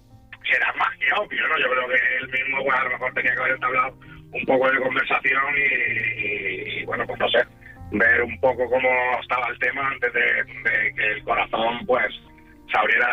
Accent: Las Palmas de Gran Canaria, Canary Islands, Spain; moved away as an adult; yo soy de Canarias, de Las Palmas de Gran Canaria.

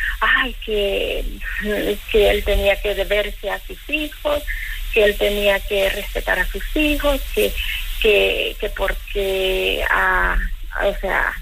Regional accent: Honduras; moved away as an adult; con 6 hijos, soy de Honduras

